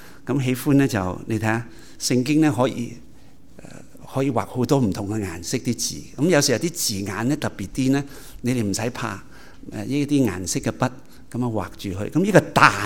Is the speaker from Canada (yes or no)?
yes; Montreal, Quebec, Canada; 我在满地可长大，十六岁那年已经开始驾车